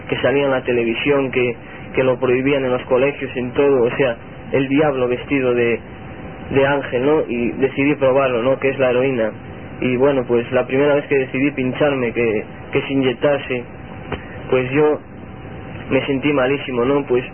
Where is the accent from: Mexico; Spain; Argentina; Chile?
Spain; soy un joven que tengo 19 años y soy de España. Yo nací en un hogar normal, un hogar de obreros